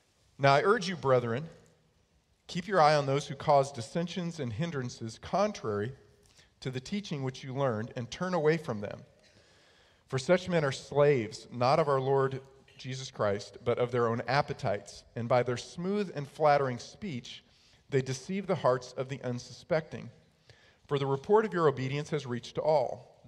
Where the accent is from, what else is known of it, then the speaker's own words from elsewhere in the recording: New York, United States; Okay, I'm a kid from New York. I grew up with no air conditioning because we didn't need air conditioning.